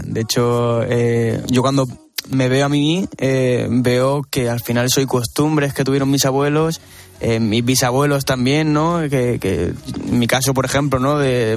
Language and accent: Spanish; Puertollano, Castilla-La Mancha, Spain; Yo nací en Puerto Llano. Bien. Es decir, yo soy manchego, pero claro, mi padre era un lo que se dice como charnego, ¿no?